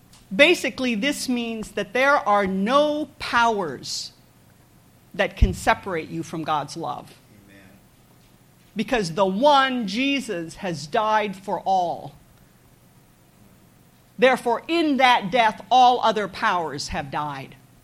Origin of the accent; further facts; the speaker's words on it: Philippines; I grew up in the Philippines, which was a country with had a dictator at that time, President Marcos.